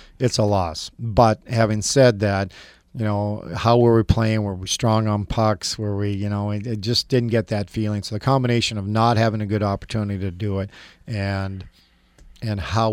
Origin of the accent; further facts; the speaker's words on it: Flin Flon, Manitoba, Canada; I'm from Flin Flon originally. Spent all my summers up until I was like 23 in Flin Flon